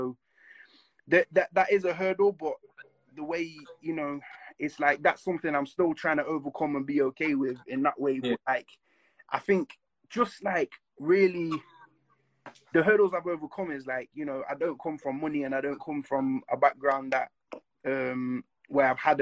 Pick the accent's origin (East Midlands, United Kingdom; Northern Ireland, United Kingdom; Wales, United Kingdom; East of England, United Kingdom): East Midlands, United Kingdom; Nottingham; like I'm from Nottingham, and then not being from London, and then not being from the States